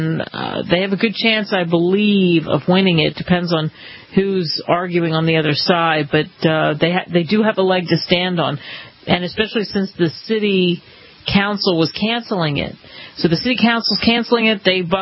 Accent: Philadelphia, Pennsylvania, United States; born or raised there

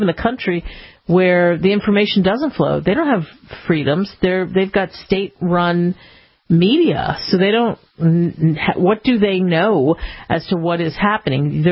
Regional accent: Pennsylvania, United States; I grew up outside of Philly, and of course, as all of you know, I've lived all over the place

